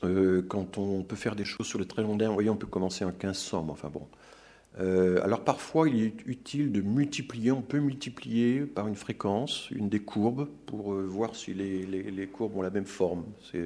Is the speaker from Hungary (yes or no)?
no; Grand Est, France; Je suis alsacien, donc fatalement je me suis intéressé à cette question.